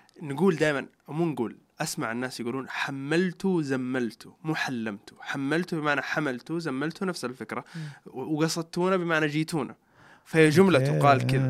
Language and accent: Arabic; Mecca, Makkah Province, Saudi Arabia; فهذه ترى لغة صعبة حتى علي وأنا من مكة